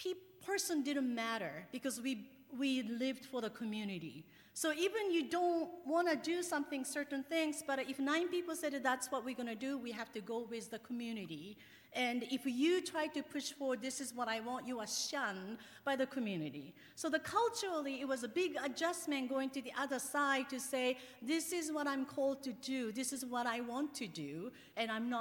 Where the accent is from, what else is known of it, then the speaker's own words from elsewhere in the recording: Tokyo, Japan; English is a second language; now in United States; I was born and raised in Tokyo, Japan.